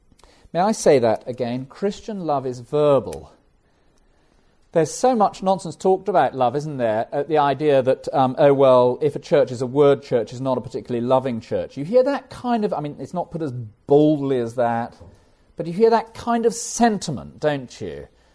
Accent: England, United Kingdom; which I find very hard, you know, as an English person brought up not to do this sort of thing.

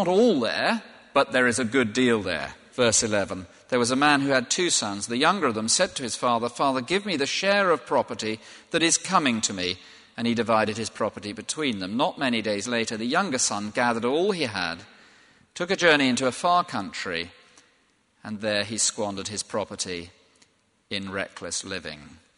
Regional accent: England, United Kingdom; I'm English. Look at my, well, I am English, actually

